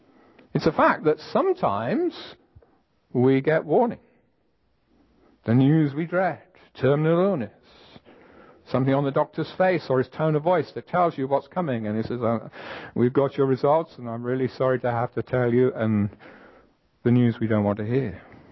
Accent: England, United Kingdom; I speak as an Englishman here, and we've got a bit of a reputation for being unemotional.

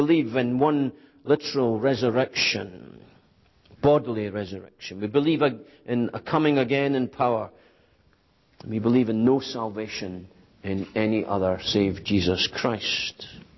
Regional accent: Scotland, United Kingdom; born there; I was born in Scotland.

